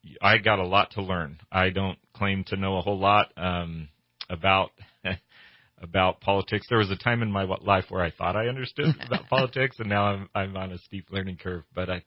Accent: Los Molinos, California, United States; I grew up in the North State. I've been here my whole life. I was born in Corning and raised in Los Molinos and came to Redding in 1986.

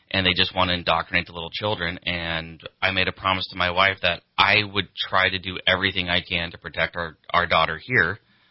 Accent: Susanville, California, United States; Little bit about me. I grew up in the North State. All over. I actually graduated from junior high at Parsons, went to Enterprise my freshman year, finished out down in Corning, moved around, grew up in Susanville.

